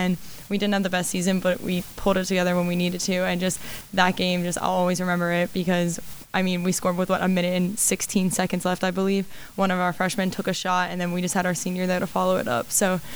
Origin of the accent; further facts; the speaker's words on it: Damascus, Maryland, United States; I'm from Damascus, Maryland, okay. In Montgomery County.